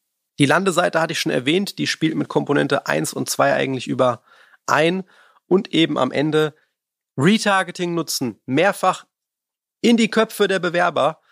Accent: Frankfurt am Main, Hesse, Germany; wir kommen ja aus Frankfurt am Main

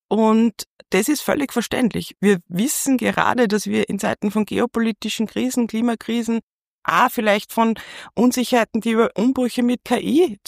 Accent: Linz, Upper Austria, Austria; ich bin in Linz aufgewachsen. In der Pfarrgasse in Linz

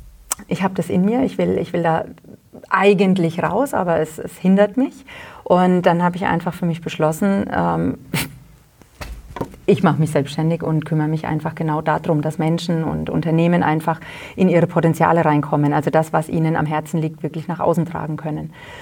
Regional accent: Hollstadt, Bavaria, Germany; now in Wülfershausen, Germany; ich komme ja ursprünglich aus Holstadt und bin dann nach Wülfershausen eben der Liebe wegen gezogen und lebe auch gerne hier.

